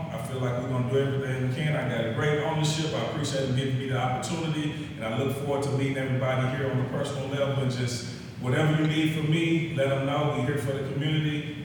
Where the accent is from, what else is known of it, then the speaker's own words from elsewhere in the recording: Fort Worth, Texas, United States; also born or lived in Lubbock, United States; I'm a young kid from Fort Worth, Texas. I was born in West Texas and Lubbock, Texas. Grew up in Fort Worth, Texas.